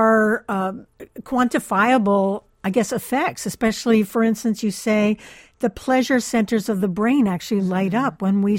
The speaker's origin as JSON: {"language": "English", "country": "Canada", "said": "As a Canadian"}